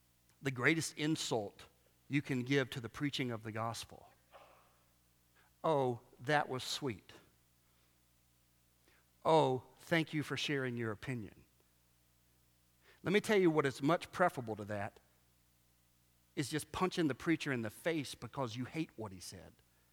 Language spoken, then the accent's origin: English; the South, United States; And I grew up in the South, but there's tons of churches here, right?